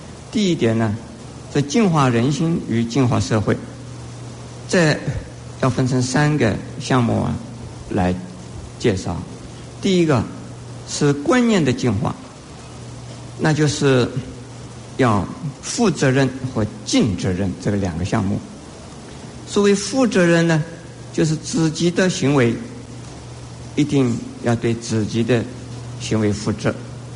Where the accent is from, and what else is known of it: China